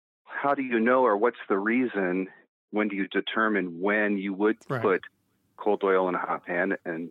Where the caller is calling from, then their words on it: Ann Arbor, Michigan, United States; I'm calling, I live here in Ann Arbor, Michigan.